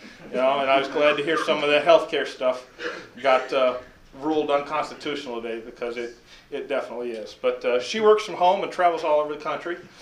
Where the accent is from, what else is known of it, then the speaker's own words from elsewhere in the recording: Philo, Illinois, United States; also born or lived in Urbana; I was born here in Urbana, grew up down in Philo, graduated from Unity High School.